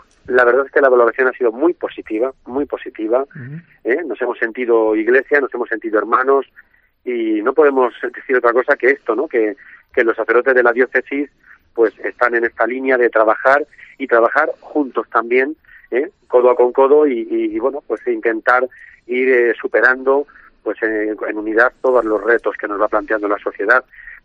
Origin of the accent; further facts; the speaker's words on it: Escalona, Castilla-La Mancha, Spain; Yo siempre en mi pueblo, en Escalona, plantaba los belenes con los jóvenes y con el sacerdote